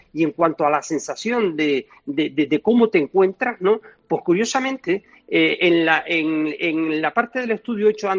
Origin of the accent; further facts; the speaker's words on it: Canary Islands, Spain; Yo soy canario y se van a enfadar mucho conmigo, mi gente de allí